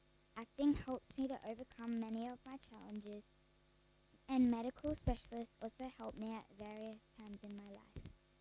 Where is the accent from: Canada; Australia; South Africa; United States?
Australia; Mount Cotton, Queensland; I'm from Mount Cotton.